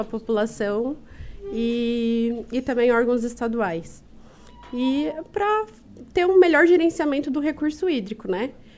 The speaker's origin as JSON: {"language": "Portuguese", "town": "Criciúma", "region": "Santa Catarina", "country": "Brazil", "said": "Eu sou de Criciúma."}